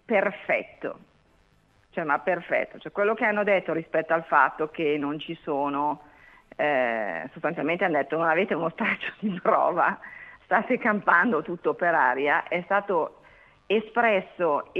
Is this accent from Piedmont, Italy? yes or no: yes; Grignasco, Piedmont, Italy; Sì, io sono di Grignasco, che è in provincia di Novara.